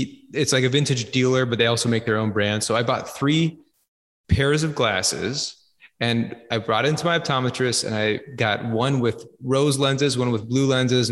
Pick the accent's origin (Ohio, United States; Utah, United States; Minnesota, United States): Minnesota, United States; Minneapolis; I'm from Minneapolis and, you know, that's the home of 3M